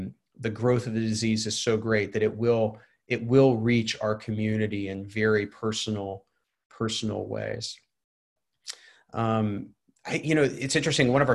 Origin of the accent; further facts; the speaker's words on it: Waco, Texas, United States; I grew up in Waco, Texas, so I know what it means to be a part of a community that fervently is anxious about the end times.